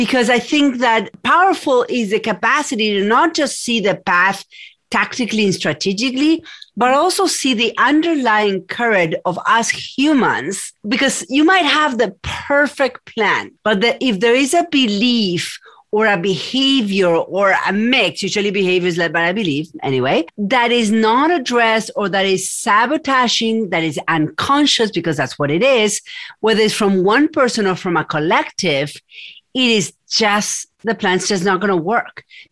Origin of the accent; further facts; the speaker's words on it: Argentina; English is a second language; So I have an accent. I'm from Argentina.